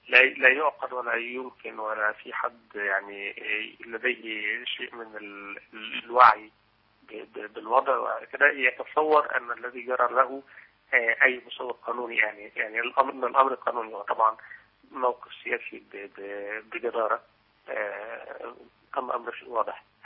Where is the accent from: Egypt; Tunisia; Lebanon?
Egypt; أنت مصري وأنا مصري؟